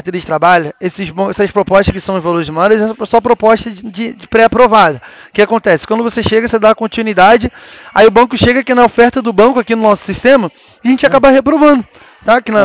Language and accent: Portuguese; Americana, São Paulo, Brazil; A gente é de Americana.